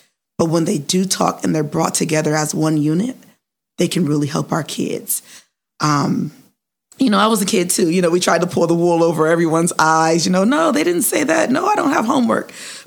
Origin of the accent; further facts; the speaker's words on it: Akron, Ohio, United States; thank you for having me here today. I was born and raised here in Akron, Ohio, graduated from Akron Public Schools.